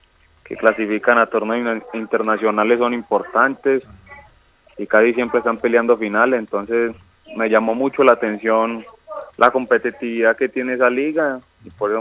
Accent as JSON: {"language": "Spanish", "town": "Medellín", "region": "Antioquia", "country": "Colombia", "tie": "born or raised there", "said": "Soy criado de toda la vida aquí en Medellín."}